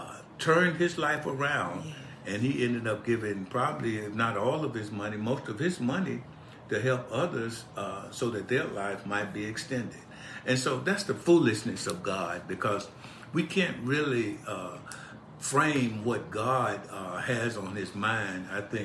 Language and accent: English; Birmingham, Alabama, United States; for those of you who are familiar with my hometown, Birmingham, Alabama